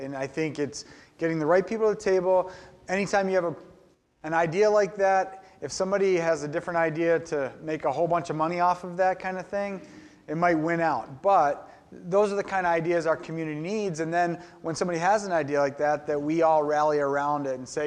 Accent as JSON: {"language": "English", "town": "Baltimore", "region": "Maryland", "country": "United States", "tie": "born or raised there", "said": "So I grew up in Baltimore, and so it's really tough being an Orioles fan these days."}